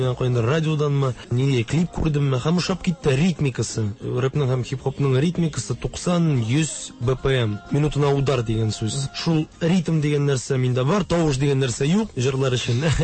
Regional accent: Kazan, Tatarstan, Russia; А өзім Қазаннан, мен Қазанда тудым

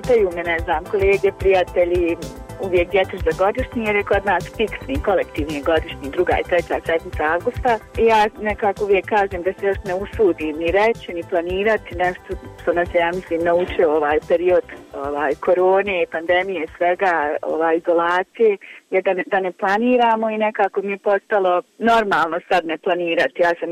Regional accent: Kakanj, Federation of Bosnia and Herzegovina, Bosnia & Herzegovina; mi smo iz Kaknja

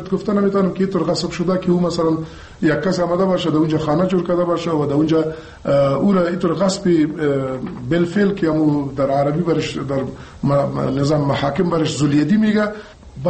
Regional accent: Afghanistan; ما افغان هستیم

